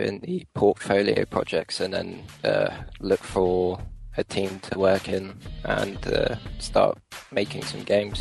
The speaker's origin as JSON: {"language": "English", "town": "Paignton", "region": "South West England", "country": "United Kingdom", "said": "I'm from Paignton and I'm on the games development course."}